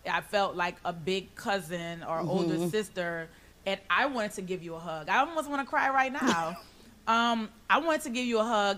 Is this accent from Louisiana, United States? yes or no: yes; New Orleans, Louisiana, United States; I grew up in New Orleans, which is predominantly Black.